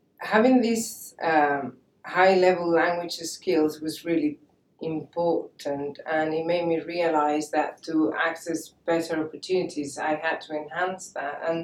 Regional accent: San Roque, Andalusia, Spain; English is a second language; So I completed both my primary and secondary school in my hometown, San Roque, in southern Spain.

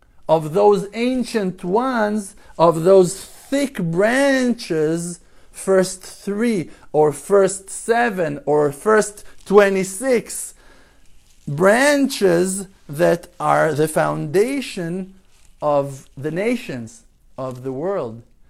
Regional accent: Jerusalem, Jerusalem District, Israel; I was born in Jerusalem, and I grew up in a certain neighborhood, and we moved to this apartment, to that apartment.

